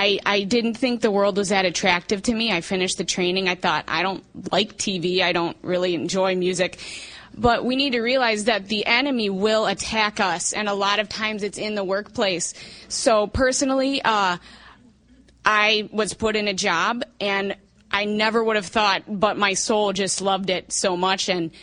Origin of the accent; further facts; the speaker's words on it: Ann Arbor, Michigan, United States; I'm also from Ann Arbor, Michigan.